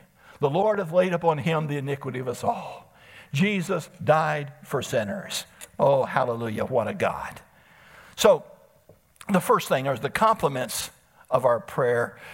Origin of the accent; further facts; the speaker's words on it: Elkins, West Virginia, United States; I said, well, I grew up in Elkins.